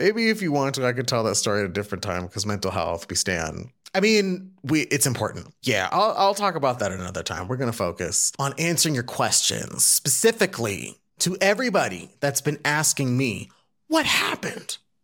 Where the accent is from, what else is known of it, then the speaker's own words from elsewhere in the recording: Phoenix, Arizona, United States; now in Chicago, United States; Started off in my hometown of Phoenix. Shout out to Phoenix. Then syndicated to Los Angeles. And then got to move to where I now reside, the city of Chicago.